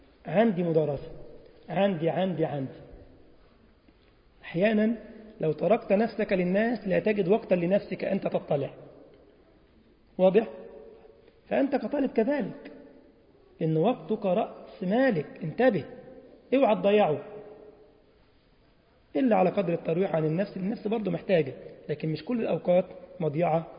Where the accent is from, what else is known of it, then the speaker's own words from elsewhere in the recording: Egypt; عارفين كلمة دغري دي عندنا في مصر؟